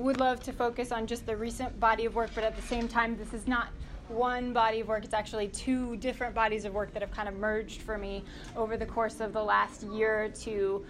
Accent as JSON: {"language": "English", "town": "Ellicott City", "region": "Maryland", "country": "United States", "tie": "born or raised there", "also_born_or_lived": "Tucson", "said": "But my more recent work started happening after I moved back from Tucson to Ellicott City, which is my hometown. My parents live about 5 minutes up the road from the historic district"}